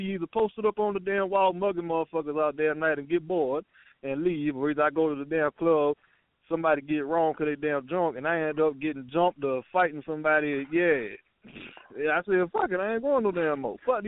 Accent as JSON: {"language": "English", "region": "Georgia", "country": "United States", "said": "I'm from Georgia. I'm 3 hours from Atlanta. I'm dirty South Georgia."}